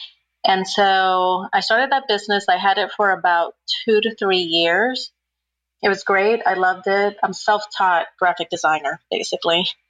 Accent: Dominican Republic; moved away as an adult; also born or lived in Quito, Ecuador / Miami, United States; now in Charlotte, United States; I live in Charlotte, North Carolina, or just outside of Charlotte. I am from Dominican Republic. I was born and raised there.

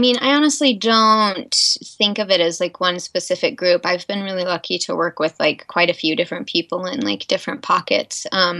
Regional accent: Arkansas, United States; now in California, United States; I grew up in Arkansas and I was always in like dance and stuff.

